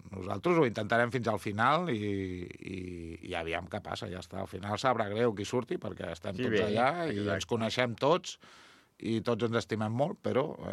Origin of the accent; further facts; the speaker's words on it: Vilafranca, Catalonia, Spain; born there; now in La Granada, Spain; jo sóc nascut aquí a Vilafranca, però ja fa molts anys que visc a la Granada